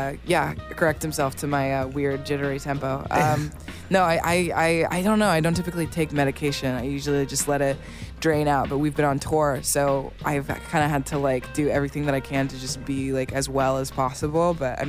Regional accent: Portland, Oregon, United States; Portland, Oregon.

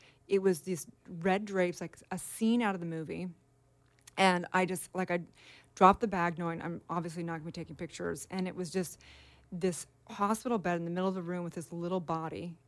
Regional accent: Santa Barbara, California, United States; growing up in Santa Barbara, it was like the programming was so deep.

